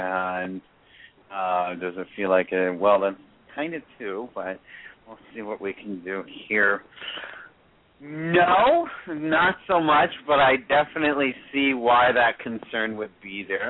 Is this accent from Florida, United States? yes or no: yes; Florida, United States; I grew up in Florida.